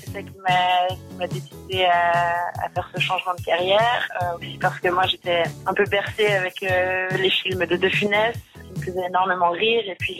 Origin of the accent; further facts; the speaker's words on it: Geneva, Switzerland; born there; j'ai 35 ans, je suis née à Genève. C'est là aussi que j'exerce mon métier de comédienne.